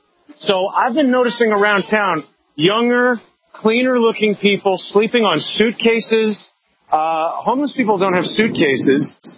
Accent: New York, United States; I've lived in New York City. I was born in New York City, grew up, you know, in the suburbs, and have lived in Manhattan for 30 years.

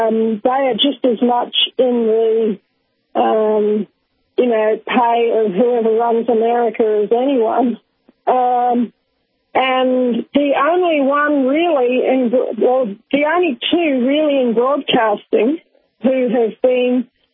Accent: New Zealand; And I'm a New Zealander as well

